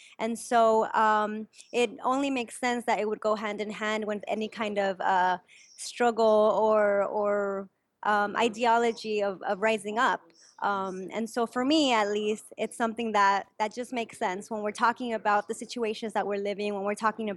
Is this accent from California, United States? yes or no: yes; Los Angeles, California, United States; my own experience as a Chicana woman growing up in Los Angeles